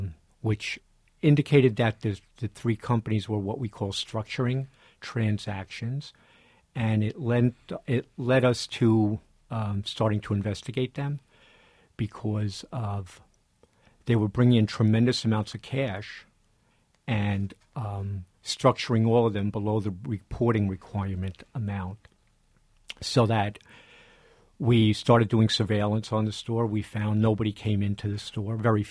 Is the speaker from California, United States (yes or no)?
no; Brooklyn, New York, United States; It's a dumb nickname that my brother gave me a long time ago, growing up in Brooklyn, because he felt like … was too sophisticated a name for the streets of Brooklyn.